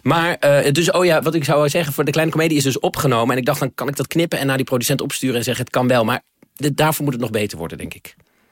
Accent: Netherlands; En dan zijn wij Nederlanders zijn we iets te nuchter daarvoor.

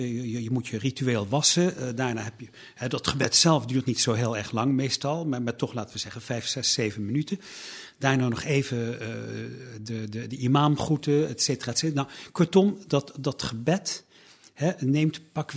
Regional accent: Eindhoven, North Brabant, Netherlands; Ik kom uit Brabant, ja, Eindhoven.

